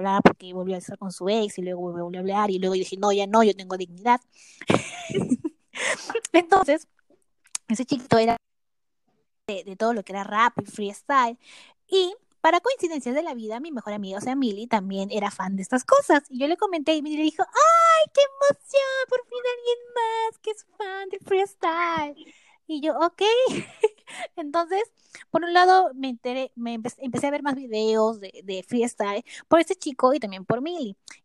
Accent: Peru; Fue como, que ya soy peruano, carajo.

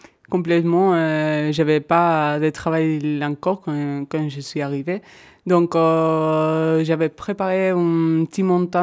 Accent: Seville, Andalusia, Spain; now in Paris, France; je viens de Séville, en Espagne, et maintenant j'habite à Paris. Depuis 9 mois, j'ai mon atelier au 59 de Rivoli.

